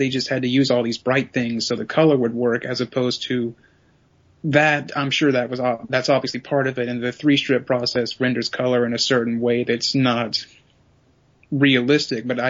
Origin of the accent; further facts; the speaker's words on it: Georgia, United States; now in Birmingham, United States; I live in Birmingham. I grew up near Atlanta, Georgia